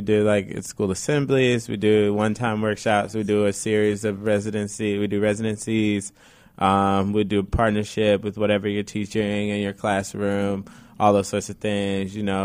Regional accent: Chapel Hill, North Carolina, United States; I think, so I'm from here. I'm from Chapel Hill.

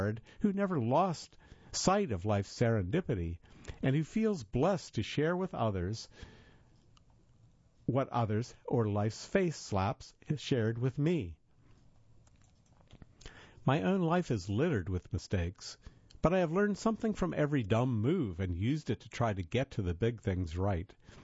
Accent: Wisconsin, United States; a two-year school just to smuggle myself into the University of Wisconsin, a four-year school in my hometown.

